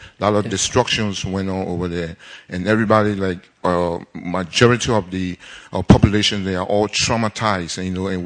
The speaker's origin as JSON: {"language": "English", "country": "Liberia", "said": "I'm from West Africa. To be specific, I'm from Liberia."}